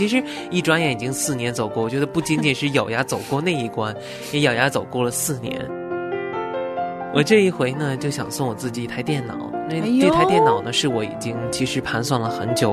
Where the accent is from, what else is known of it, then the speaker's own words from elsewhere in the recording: United States; 很多的时候我们美国人看我们亚洲人就跟我们亚洲人看美国人一样